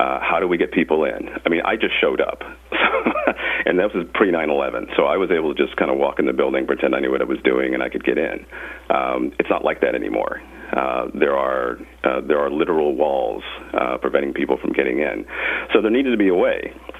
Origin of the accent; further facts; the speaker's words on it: Oklahoma, United States; Well, I'm originally from Oklahoma, graduate of Oklahoma State University, and I started out at station KOSU.